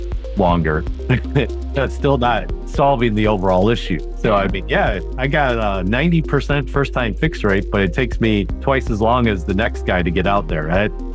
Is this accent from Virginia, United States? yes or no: no; Chicago, Illinois, United States; Sure. Yeah, I grew up in the Chicago area.